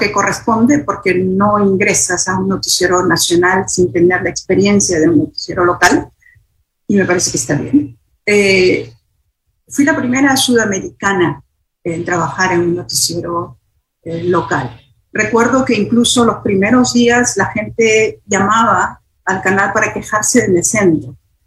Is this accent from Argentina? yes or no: no; Peru; now in United States; En mi caso particular era no solamente como latinoamericana en Nueva York, sino también como peruana.